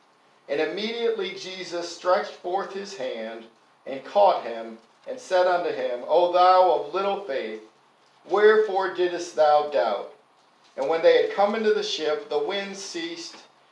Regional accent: Connecticut, United States; moved away; also born or lived in Florida, United States; I was raised in Connecticut. I grew up in the Gem Street Church of Christ under my grandfather, who preached there for over 25 years. And then we moved to Florida, as all good retirees do, in the mid-90s.

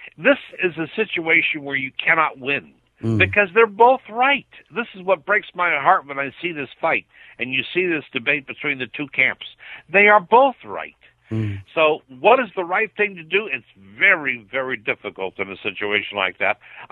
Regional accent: California, United States; I'm not from the South. I'm from the West. I'm from California. We're crazier than anybody else.

